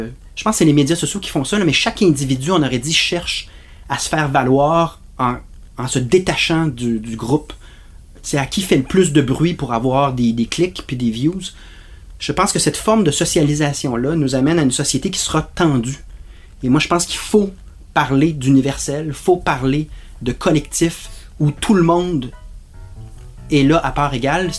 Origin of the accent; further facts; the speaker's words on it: Quebec, Canada; Mais au final, on est tous Québécois